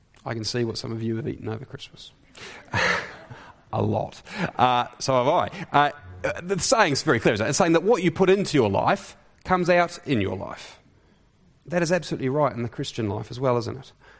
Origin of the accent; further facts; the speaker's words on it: Wellington, New Zealand; born there; Sorry, I was born in Wellington.